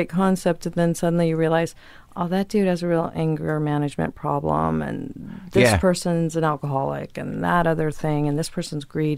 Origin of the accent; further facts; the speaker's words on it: Chicago, Illinois, United States; born there; So I was born in Chicago.